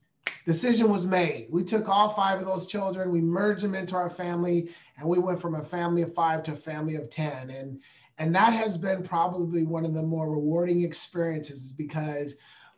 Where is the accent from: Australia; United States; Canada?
United States; Portland, Oregon; I was raised in Northeast Portland, you know, in Oregon. We struggled growing up.